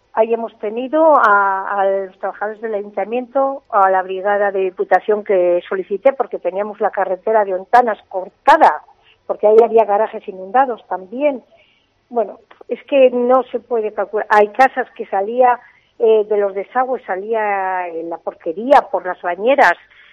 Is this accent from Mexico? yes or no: no; Castrojeriz, Castile and León, Spain; Yo recuerdo de niña aquí en Castrojeriz tormentas muy fuertes